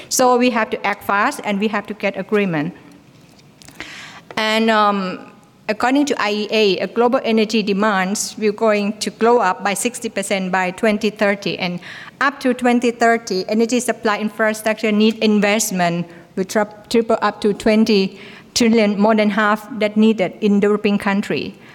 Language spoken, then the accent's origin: English; Thailand; I'm from Thailand.